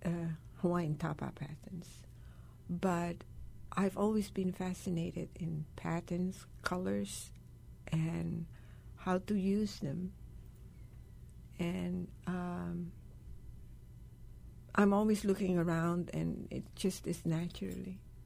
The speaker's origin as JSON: {"language": "English", "country": "Indonesia", "tie": "born or raised there", "said": "Fortunately, when I was growing up in Indonesia, I learned how to do that."}